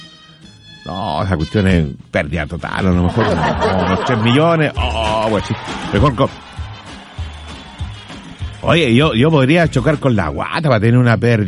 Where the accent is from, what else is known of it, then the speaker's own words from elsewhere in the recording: Chile; No, soy chileno y pa' qué.